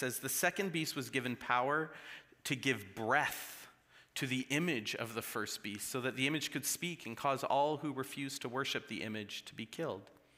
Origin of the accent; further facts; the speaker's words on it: Canada; I'm Canadian.